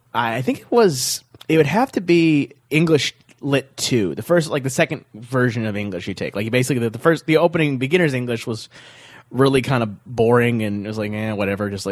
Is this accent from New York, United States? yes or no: no; Flint, Michigan, United States; born there; But yeah, I was born in Flint.